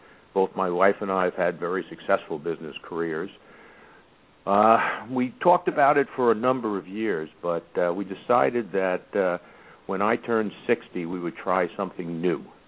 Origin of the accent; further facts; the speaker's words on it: Levittown, New York, United States; also born or lived in Brooklyn; I was born in Brooklyn, New York, back in 1947. My family moved to Levittown, New York.